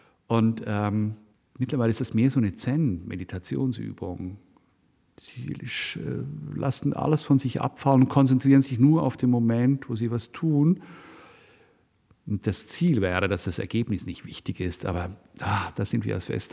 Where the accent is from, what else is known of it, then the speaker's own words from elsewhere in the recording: Wollerau, Schwyz, Switzerland; Im Verband in Wollerau, wo ich aufgewachsen bin, heute eine der reichsten Gemeinden, weil dort viele Ausländer ihr Zweitwohnheim betreiben, um Steuern zu sparen, da gehörten wir nicht dazu. Als Protestanten waren wir da ausgeschlossen.